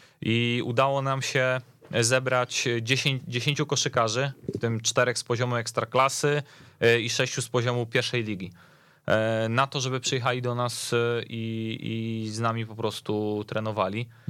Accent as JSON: {"language": "Polish", "town": "Słupsk", "region": "Pomeranian Voivodeship", "country": "Poland", "tie": "born there", "said": "ja i Konrad urodziliśmy się w Słupsku"}